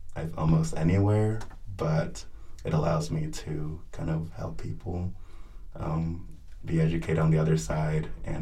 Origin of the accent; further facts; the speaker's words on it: Modesto, California, United States; born there; I'm Ghanaian American. So both my parents were born in Ghana, but I was born in Modesto, California.